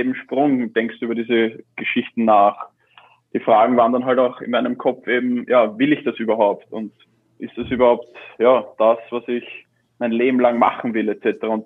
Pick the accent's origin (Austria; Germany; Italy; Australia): Austria; Baden, Lower Austria; ich komme ja doch aus Baden